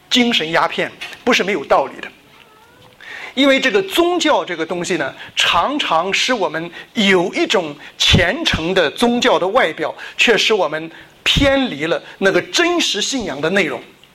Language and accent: Chinese; China; now in Australia; 我们原来在中国的时候，我们说我们叫游击队啊